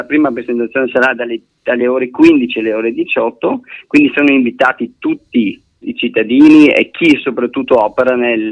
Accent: Austria; sono austriaco.

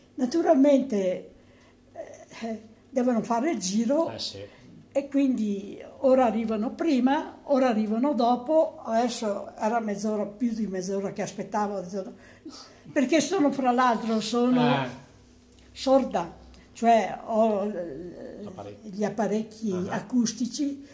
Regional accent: Voltago Agordino, Veneto, Italy; Sono di Voltago però

